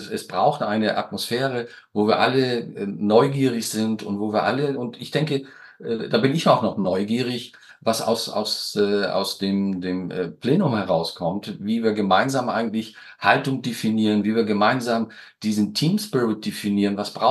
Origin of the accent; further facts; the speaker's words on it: Hamburg, Germany; Ja, aber auch als Hamburger kann ich sagen, es braucht eine gemeinsame Vision